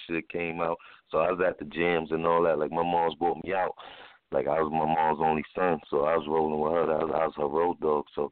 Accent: New York City, New York, United States; originally I was born in New York Hospital in Manhattan. Then first apartment I lived in was Queensbridge, 12th Street, 4009.

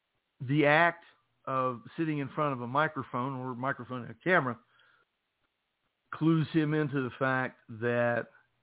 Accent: West Virginia, United States; called us, because I'm from West Virginia, poor, illiterate, and strung out isn't an accidental outburst.

